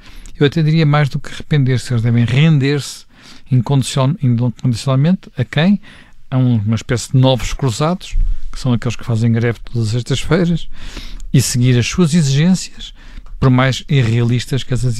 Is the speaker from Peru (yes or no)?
no; Portugal; que somos portugueses e para todos os efeitos ele representa Portugal